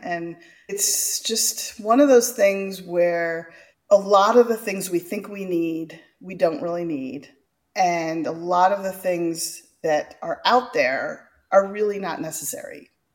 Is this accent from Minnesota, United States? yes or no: no; California, United States; And I'm from California. We have too much water.